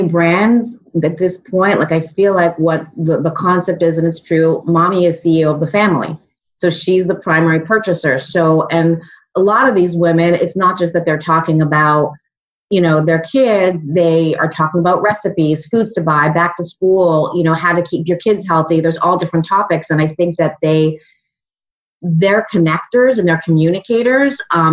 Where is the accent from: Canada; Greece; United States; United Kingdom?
Canada; And I'm Canadian.